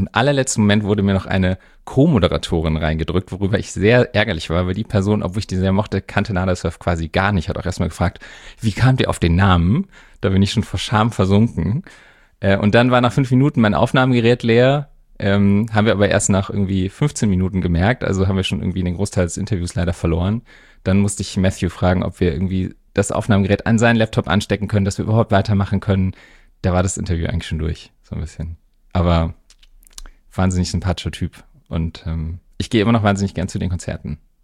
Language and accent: German; Munich, Bavaria, Germany; also born or lived in Freiburg / Berlin / Oslo; Genau, ich bin aufgewachsen in München und da auch